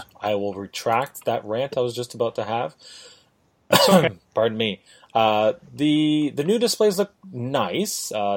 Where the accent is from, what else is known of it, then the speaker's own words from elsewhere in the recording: Canada; as a Canadian, I couldn't care less